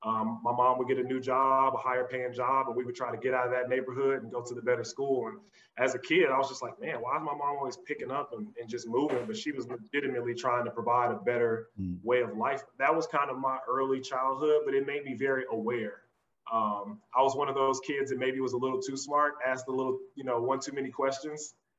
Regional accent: Chicago, Illinois, United States; I was born and raised in Chicago. Lived most of my time just with me and my mom, jumped around, transferred schools every year from first to eighth grade. So I've lived all around the city in different parts.

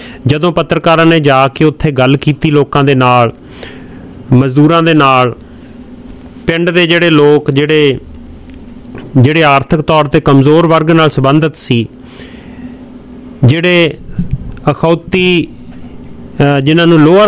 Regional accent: Punjab, India; ਅਸੀਂ ਪੰਜਾਬ ਤੋਂ ਆਏ ਹਾਂ ਅਤੇ ਉਹ ਮਾਨਸਿਕਤਾ ਨਾਲ ਹੀ ਲੈ ਕੇ ਆਏ ਹਾਂ

